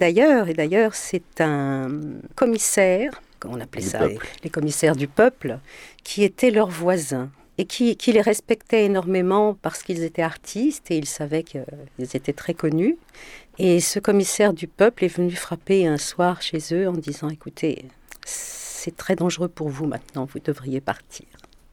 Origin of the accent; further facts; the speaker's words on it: France; born there; Je suis née en France, je vis ici, mes enfants sont nés ici, et on me demande toujours si je suis française ou roumaine.